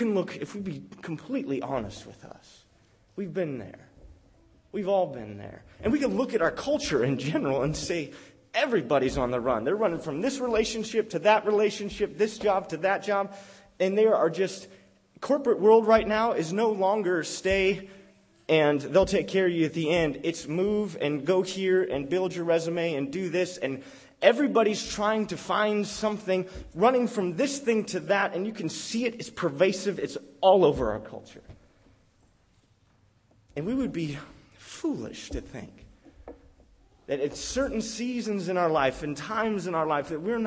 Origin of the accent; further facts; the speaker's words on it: Tennessee, United States; No, bro, I'm from Tennessee.